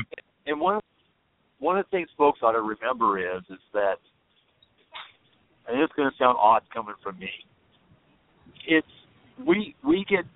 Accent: Bates, Oregon, United States; also born or lived in Baker; So I was born and raised in Northeast Oregon. I was actually born in Baker. I come from a small community called Bates, Oregon. It was a sawmill at one time.

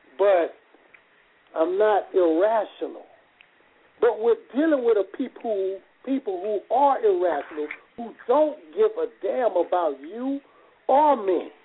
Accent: Oakland, California, United States; also born or lived in San Antonio, United States; I'm from San Antonio, Texas, but I came up in Oakland, California at Mosque number 26B.

